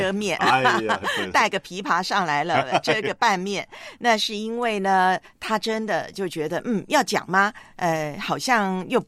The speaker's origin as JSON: {"language": "Chinese", "country": "Taiwan", "tie": "born or raised there", "said": "所以我们的父亲节在台湾啊，我的老家，爸爸们可厉害了"}